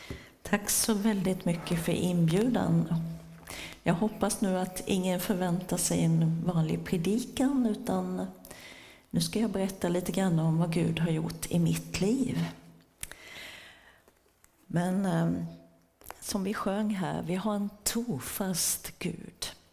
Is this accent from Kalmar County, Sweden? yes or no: no; Vetlanda, Jönköping County, Sweden; Ja, jag är småländska, det kommer ni nog att höra. Jag är uppväxt i Vetlanda, gift med Peter, min drömprins sedan 41 år tillbaka. Han är också smålänning, han är från Nässjö.